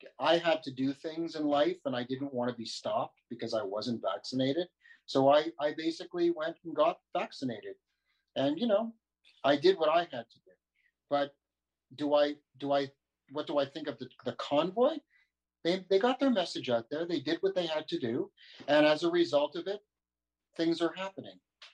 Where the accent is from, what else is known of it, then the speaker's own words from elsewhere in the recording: Canada; also born or lived in New York, United States; I was born in New York, and I lived in Canada my whole life.